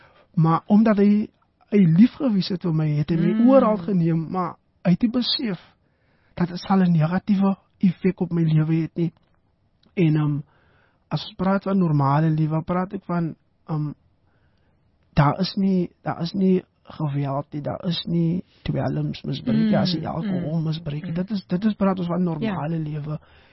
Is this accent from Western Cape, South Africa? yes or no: yes; Western Cape, South Africa; soos ek groot geword het in Valapak, jy weet, en ek dink oor die skaap, die Kaapse Skiereiland, is daar bende aktiwiteite